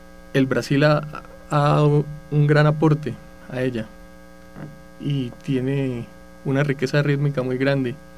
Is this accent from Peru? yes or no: no; Bucaramanga, Santander, Colombia; Santandereano, de Bucaramanga.